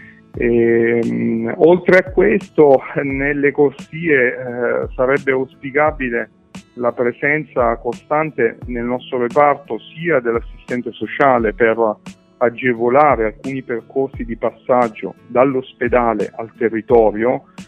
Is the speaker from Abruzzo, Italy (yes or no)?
yes; Abruzzo, Italy; moved away as an adult; now in Veneto, Italy; io sono abruzzese, sono nativo, cresciuto in Abruzzo, poi ho fatto una parentesi fuori e in realtà dal 2008 sono trasferito in Veneto.